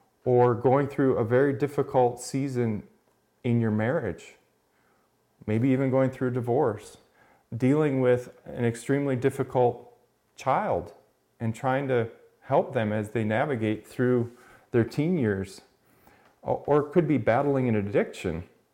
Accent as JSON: {"language": "English", "region": "Wisconsin", "country": "United States", "lives_now": "Green Valley, United States", "said": "You know, most of us who live here aren't native Arizonans. I'm from Wisconsin. Go Packers."}